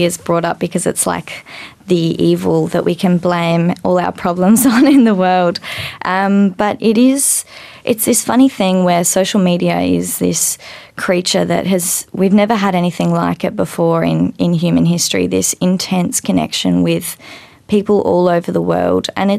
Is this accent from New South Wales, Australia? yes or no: no; Darwin, Northern Territory, Australia; also born or lived in Melbourne; I grew up in Darwin and then moved to Melbourne for university.